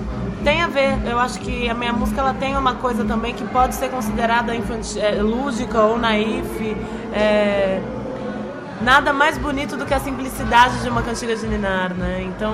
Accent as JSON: {"language": "Portuguese", "region": "Minas Gerais", "country": "Brazil", "said": "A gente é de Minas Gerais, então tem essa coisa da cidadezinha e da natureza. E de São Paulo, a referência urbana."}